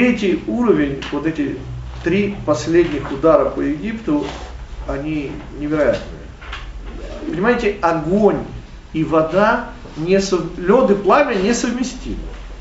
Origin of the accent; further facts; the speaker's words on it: Chernivtsi, Chernivtsi Oblast, Ukraine; я родился в Черновцах, и когда я был маленький, я помню, как в нашей 33-й гвардейской школе это было развлечение. Ну, я еще конопатый такой был, вот, ну, еврейский мальчик